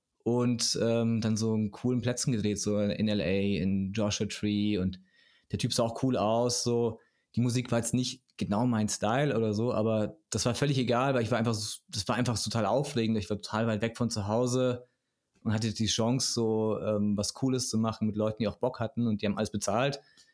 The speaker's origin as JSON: {"language": "German", "town": "Hof", "region": "Bavaria", "country": "Germany", "tie": "born or raised there", "said": "Und kam dann zurück nach Hof in meine Heimat, war so, ich kann hier nicht mehr wohnen"}